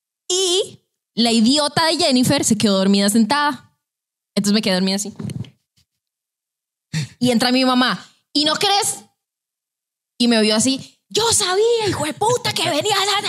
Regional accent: Cartago, Costa Rica; yo, como vivo tan largo, soy de Cartago, las fiestas se hacen, bueno, antes de la pandemia las fiestas eran allá.

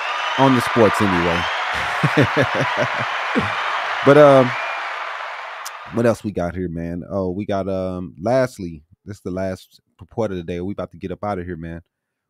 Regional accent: Phoenix, Arizona, United States; I got the Suns. I'm from Phoenix.

